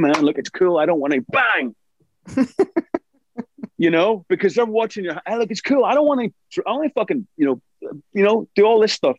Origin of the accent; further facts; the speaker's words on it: Ireland; also born or lived in Scotland; we used to fight a lot as kids in school growing up in Ireland and Scotland.